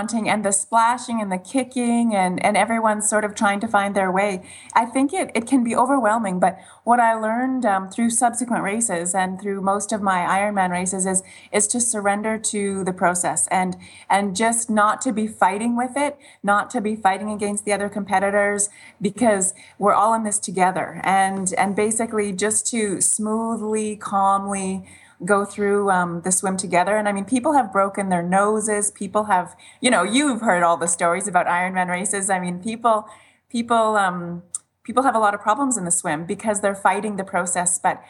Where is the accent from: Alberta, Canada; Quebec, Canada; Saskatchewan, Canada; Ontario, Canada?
Saskatchewan, Canada; now in Kelowna, Canada; I have 9 brothers and sisters, actually, and we grew up in Saskatchewan, lived on a farm